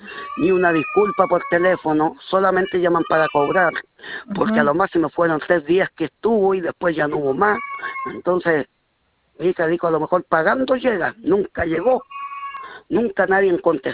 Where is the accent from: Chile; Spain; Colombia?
Chile; Santiago, Santiago Metropolitan; pero yo soy de Santiago, la que vive ahí en Lampa, es mi hija.